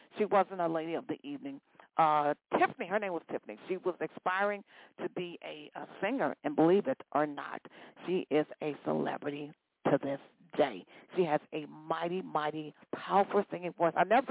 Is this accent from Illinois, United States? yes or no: yes; Chicago, Illinois, United States; I remember when I was growing up on West Side of Chicago, I grew up on West Side of Chicago